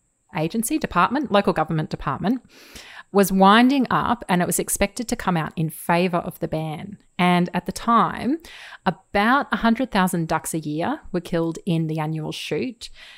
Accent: Queensland, Australia; "And on the eighth day, Joe created Queensland," which I think says it all really about growing up in Queensland.

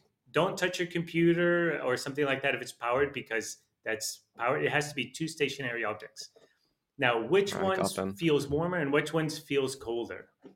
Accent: Australia; I'm from Australia.

